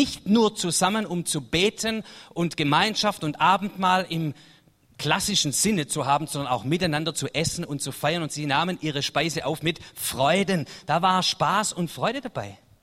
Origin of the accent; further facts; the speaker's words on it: Baden-Württemberg, Germany; Also wieder für mich als Schwabe schwierig